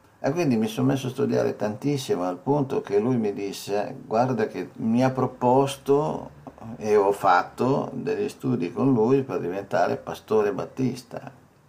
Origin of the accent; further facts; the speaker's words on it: Milan, Lombardy, Italy; questa è la mia vita da milanese, famiglia cattolica, ma con l'abitudine di andare a messa Natale, Pasqua, battesimi, matrimoni, comunione, cresima